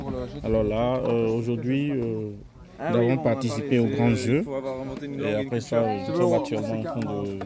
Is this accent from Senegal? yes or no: no; Benin; Je viens du Bénin. Nous sommes venus en France dans le cadre d'un camp d'échange culturel